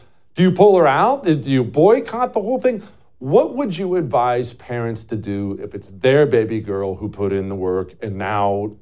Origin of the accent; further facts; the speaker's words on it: Ohio, United States; also born or lived in Montana; I'm a dude. I grew up in Ohio and Montana watching sports with my buddies.